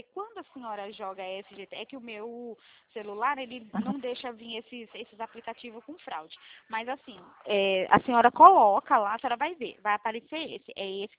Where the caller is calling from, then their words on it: Mogi Guaçu, São Paulo, Brazil; Olha, eu falo de Mogi Guaçu, São Paulo, interior São Paulo.